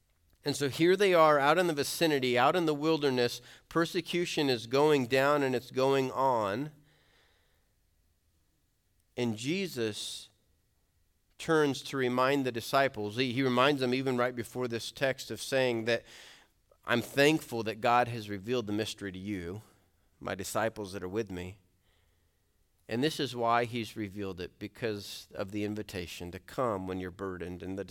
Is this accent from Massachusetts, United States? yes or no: no; Colorado Springs, Colorado, United States; If I were to go back to my boyhood, you have to forgive me. I grew up in Colorado Springs.